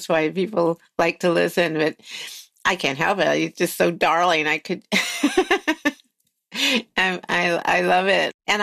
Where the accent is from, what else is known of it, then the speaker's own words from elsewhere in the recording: East Coast, United States; Do you know that I grew up on the East Coast